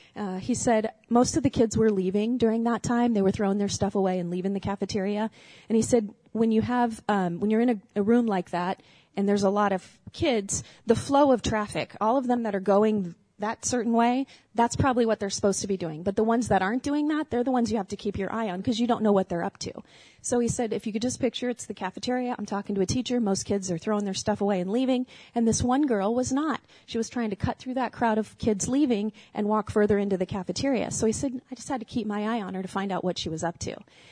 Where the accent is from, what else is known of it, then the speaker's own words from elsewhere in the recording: Glendale, United States; So again, I grew up in Glendale, lived here most of my life.